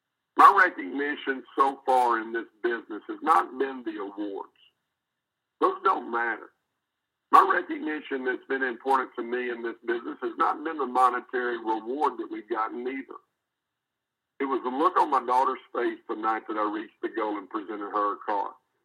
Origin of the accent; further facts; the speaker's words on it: Tyler, Texas, United States; It doesn't matter that you're from Chicago and I'm from Tyler and I may not know you.